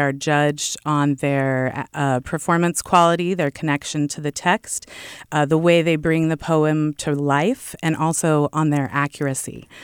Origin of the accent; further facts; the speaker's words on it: California, United States; Well, growing up in Amador County, I remember what it is like to be isolated from arts and cultural experiences.